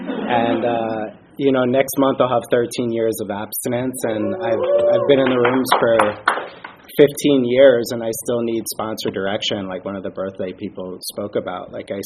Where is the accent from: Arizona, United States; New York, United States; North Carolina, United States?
New York, United States; what it was like for me, I grew up on Long Island.